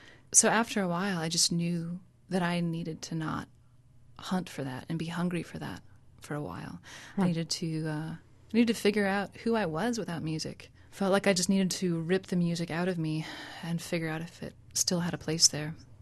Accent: South Dakota, United States; also born or lived in Chicago / New York City; So I grew up in South Dakota in a very agrarian-based community. And over the years, I lived in Chicago for 7 years and then New York City.

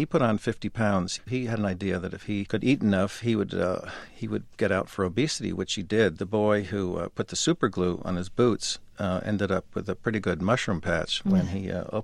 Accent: Westport, Connecticut, United States; the flagpole in Westport, Connecticut, my hometown, every Sunday morning in silent protest of the war.

